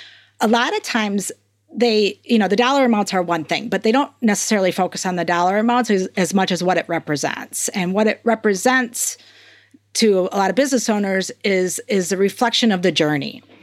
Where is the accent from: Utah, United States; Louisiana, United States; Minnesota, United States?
Minnesota, United States; I grew up in Minnesota. I think when I say Minnesota, my accent comes out.